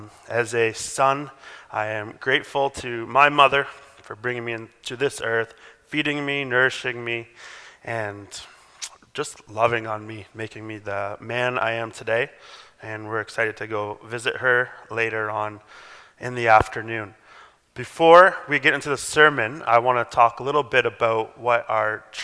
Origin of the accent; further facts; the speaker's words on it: London, Ontario, Canada; also born or lived in Calgary; now in Pickering, Canada; We come from London, Ontario, where I had met Elena, and that's also my hometown